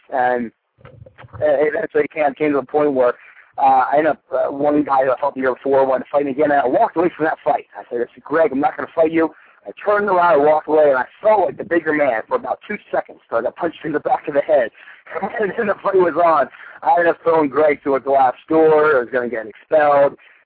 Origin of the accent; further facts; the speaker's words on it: Pennsylvania, United States; In Pennsylvania, you can't. See, I grew up in Pennsylvania.